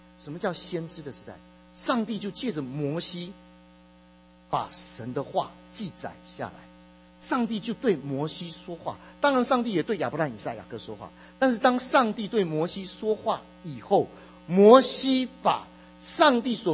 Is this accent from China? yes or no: no; Taiwan; 我是从台湾来的背景，我的奶奶是那个拜关公的，我发现我的这个家族能够从我母亲从我父亲敬拜这位独一的真神，